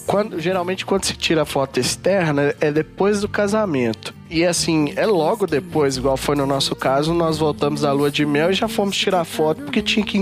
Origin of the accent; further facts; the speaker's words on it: Sabará, Minas Gerais, Brazil; now in Contagem, Brazil; Eu nasci em Sabará, sou de lá, E depois que me casei, vim morar em Contagem.